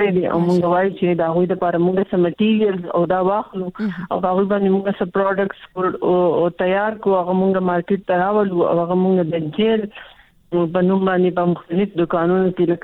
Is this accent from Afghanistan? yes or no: no; Swat, Khyber Pakhtunkhwa, Pakistan; زه د سوات اوسیدونکی یم